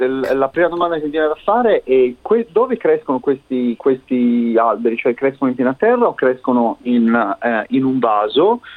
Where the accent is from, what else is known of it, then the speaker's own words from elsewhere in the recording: Sardinia, Italy; io vengo dalla Sardegna e noi coltiviamo comunque l'ulivo in terreni veramente molto molto profondi